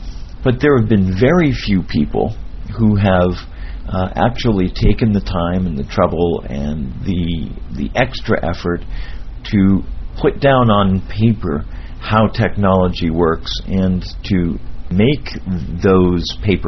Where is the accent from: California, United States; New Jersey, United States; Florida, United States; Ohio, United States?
Florida, United States; Miami; Good evening … from Miami, Florida.